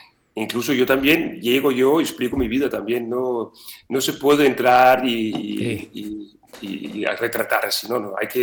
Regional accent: Denmark; Spanish is a second language; moved away as an adult; now in Spain; Jo soy danés que llegué a Espanya, sobretot a Barcelona, en 94, la primera vez.

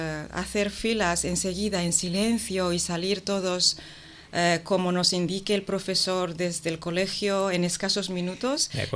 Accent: Tokyo, Japan; Spanish is a second language; Yo soy japonesa

